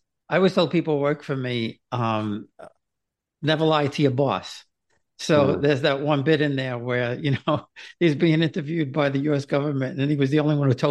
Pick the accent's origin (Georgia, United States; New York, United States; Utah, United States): New York, United States; Queens; I'm from Queens, so I actually knew a lot of the places, and I knew the place upstate New York.